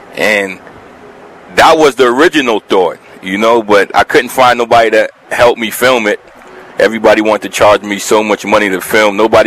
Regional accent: Brooklyn, New York, United States; now in Saratoga Springs, United States; I grew up in Brooklyn, no real connection to the horses, and moved to Saratoga and started working in a barbershop and met a bunch of horse guys.

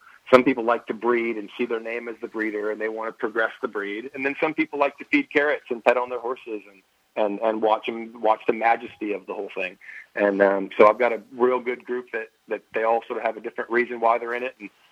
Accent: Kentucky, United States; I live in Kentucky. I'm from Kentucky.

